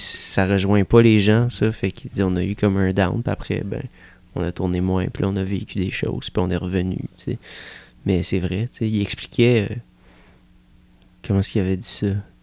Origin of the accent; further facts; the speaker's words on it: Canada; je viens du Canada